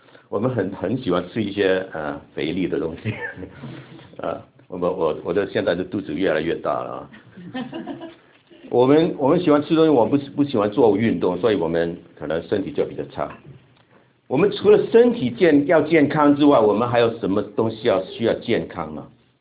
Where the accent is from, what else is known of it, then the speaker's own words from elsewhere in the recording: Hong Kong; accent: Hong Kong; Chinese is a second language; 我现在要用我的香港口音的普通话跟大家讲到